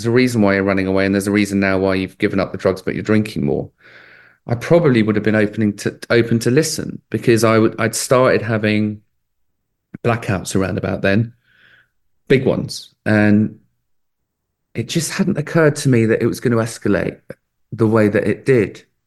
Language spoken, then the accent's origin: English; England, United Kingdom; And growing up in England, I mean, you guys know as well as I do, like you probably spend more time in the pub than you do at your house, right?